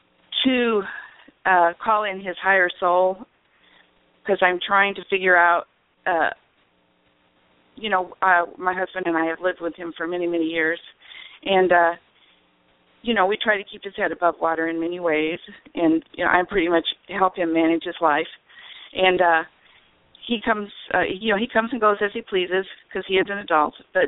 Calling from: Illinois, United States; I'm from Illinois.

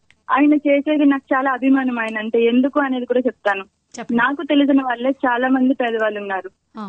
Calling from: Visakhapatnam, Andhra Pradesh, India; నేను విశాఖపట్నం నుంచి కాల్ చేస్తున్నాను.

